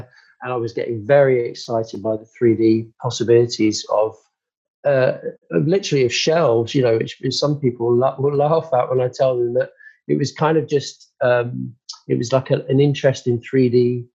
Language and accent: English; Harrow, London, United Kingdom; now in Sheffield, United Kingdom; So we moved to London. I grew up in Harrow in the end in Northwest London until I was ready to study.